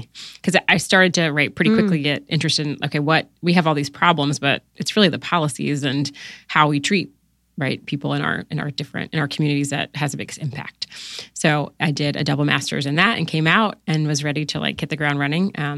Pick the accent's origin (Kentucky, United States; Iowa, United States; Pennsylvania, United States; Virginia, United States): Virginia, United States; Newport News; Yeah, I grew up in Newport News, Virginia. So it's sort of tidewater. It's where, like, close to Virginia Beach and Hampton and Williamsburg.